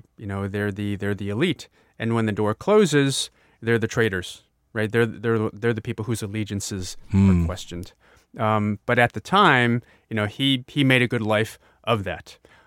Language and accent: English; Jiangsu, China; when I got to Shanghai and I told him I was from Subei